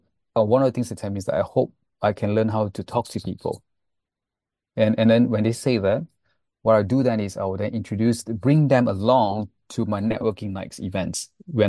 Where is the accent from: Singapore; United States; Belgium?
Singapore; because I was actually from Singapore, Malaysia, and I graduated from Singapore, and I came out here looking for a job.